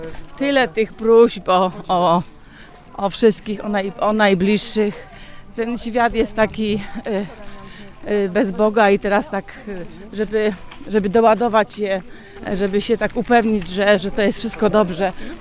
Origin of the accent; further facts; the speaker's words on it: Kępno, Greater Poland Voivodeship, Poland; Z Kępna, parafii świętego Marcina.